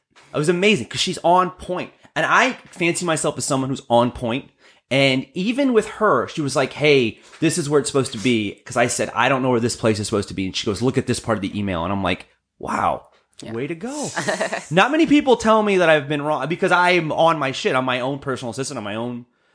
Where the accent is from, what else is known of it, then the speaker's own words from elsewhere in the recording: Hawaii, United States; I'm Hawaiian, I'm half Hawaiian, and my family is indigenous Hawaiians, and they speak Pidgin, and Pidgin similar to Creole, where they throw in Hawaiian words with English words.